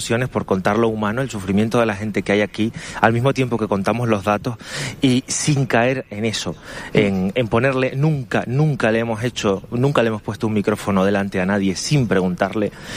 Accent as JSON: {"language": "Spanish", "region": "Canary Islands", "country": "Spain", "said": "Sí. Yo soy de La Palma."}